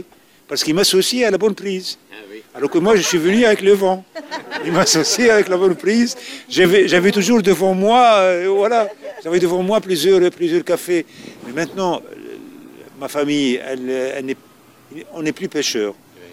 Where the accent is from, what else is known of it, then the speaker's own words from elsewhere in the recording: Mahdia Governorate, Tunisia; born there; en dehors aussi de ma ville natale, vers les ports proches de Salacta par exemple